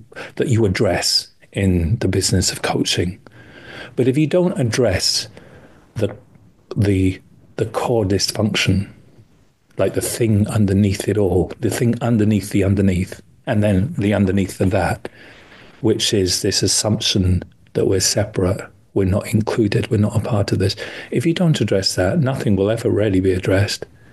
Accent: London, United Kingdom; now in Minneapolis, United States; I'm in Minneapolis in the States, despite the accent. I am a Londoner.

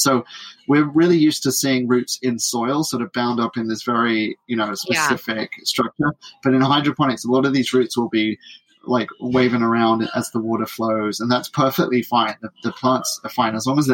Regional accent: United Kingdom; accent: British

